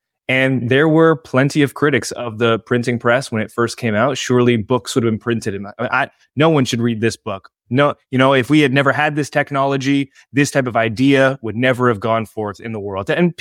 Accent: Canada; I'm Canadian. I live in Niagara-on-the-Lake, which is about an hour south of Toronto, real close to the American border.

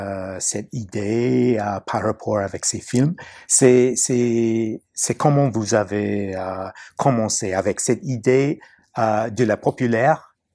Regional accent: New Zealand; also born or lived in Australia; now in United States; J'ai grandi en Nouvelle-Zélande

